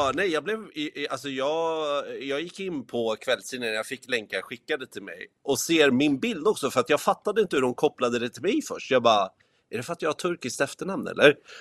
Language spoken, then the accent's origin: Swedish; Sweden; Jag har liksom svårt att se att det är vinter och misär hemma i Sverige med så här skyhöga elpriser och allting.